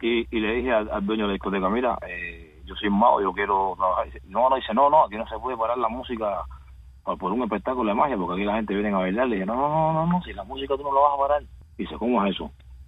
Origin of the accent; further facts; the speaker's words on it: Cuba; yo soy un mago, soy de Cuba. Nunca, del tiempo que estuve en Cuba, nunca tuve ni un traje